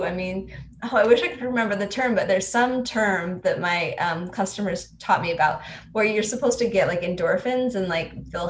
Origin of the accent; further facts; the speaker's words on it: Utah, United States; I mean, I grew up in Utah County, might jump to conclusions.